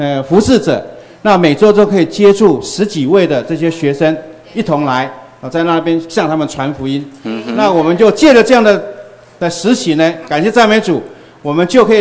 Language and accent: Chinese; Puli, Nantou County, Taiwan; 我是来自台湾埔里，就是靠近日月潭旁边的。